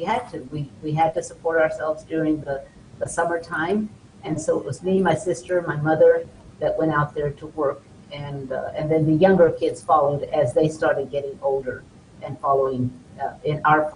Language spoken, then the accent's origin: English; Lubbock, Texas, United States; moved away as an adult; I fortunately moved away from my hometown of Lubbock, Texas, after my career took off in the labor movement